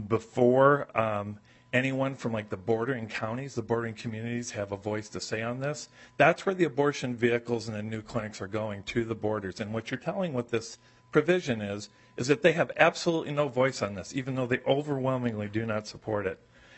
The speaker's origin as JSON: {"language": "English", "town": "Princeburg", "region": "Minnesota", "country": "United States", "tie": "born or raised there", "said": "I think we should call Section 5 the Princeburg Clause, since my hometown has been singled out"}